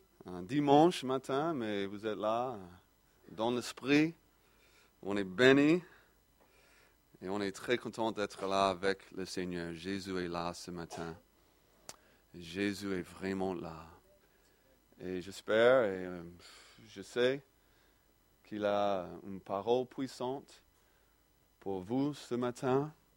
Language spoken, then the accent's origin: French; Champigny-sur-Marne, Île-de-France, France; accent: petit accent; Vous allez constater très vite que j'ai un petit accent. Et c'est vrai, je viens de Champigny-sur-Marne.